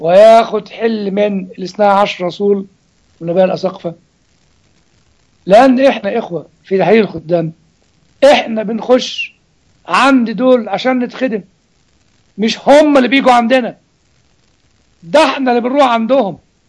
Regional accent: Upper Egypt, Egypt; عندنا في الصعيد يقول لك إيه؟

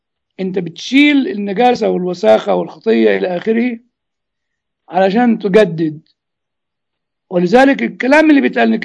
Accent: Egypt; ودخلوا الإخوة الإنجليين عندنا في مصر

